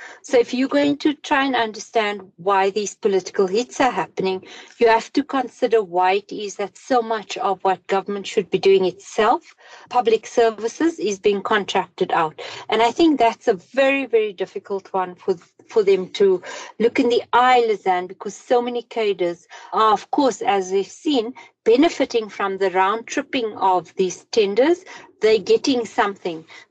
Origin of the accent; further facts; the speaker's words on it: South Africa; as a South African who lives in a city where you can see critical infrastructure being ripped out every day by cable theft.